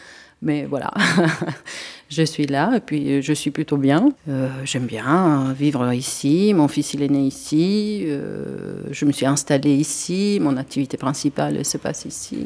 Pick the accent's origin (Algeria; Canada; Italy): Italy; moved away as an adult; Et puis moi, je dis, je suis italienne